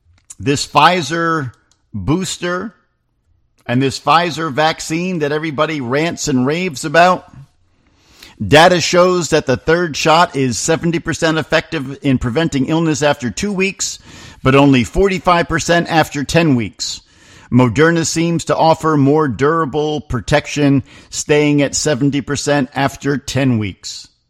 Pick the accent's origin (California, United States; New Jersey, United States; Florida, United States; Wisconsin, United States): New Jersey, United States; In New Jersey, my home state of New Jersey